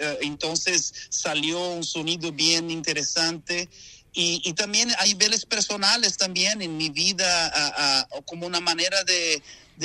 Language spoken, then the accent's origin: Spanish; Bahia, Brazil; es porque nací y crecí en Brasil.